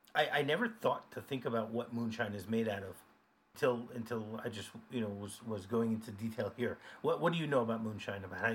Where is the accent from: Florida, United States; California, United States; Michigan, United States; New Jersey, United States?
Michigan, United States; I grew up in Michigan. I know the same.